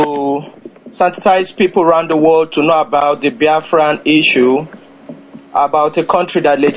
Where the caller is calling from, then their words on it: London, United Kingdom; I'm calling from London, from Ito Boma.